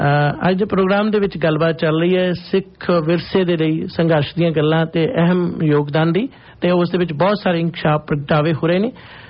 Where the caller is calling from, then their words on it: Canada; ਹਾਂਜੀ, ਅਸੀਂ ਕੈਨੇਡਾ ਤੋਂ ਬੋਲ ਰਹੇ ਹਾਂ ਜੀ